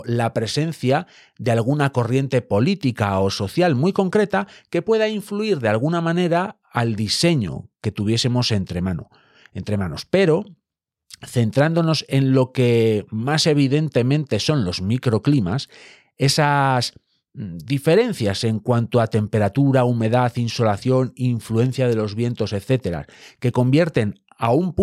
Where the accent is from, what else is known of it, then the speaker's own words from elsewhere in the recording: León, Castile and León, Spain; os puedo contar un dicho clásico de mi tierra, y es que si queréis saber si alguien es de León